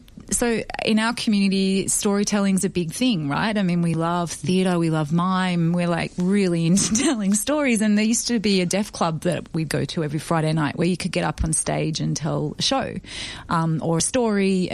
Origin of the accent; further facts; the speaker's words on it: Australia; first language Auslan; English is a second language; Australian Sign Language, so everyone in my family is deaf except for me.